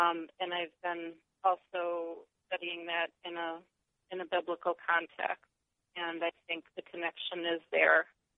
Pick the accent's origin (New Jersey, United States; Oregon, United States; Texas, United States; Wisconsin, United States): Wisconsin, United States; from Wisconsin.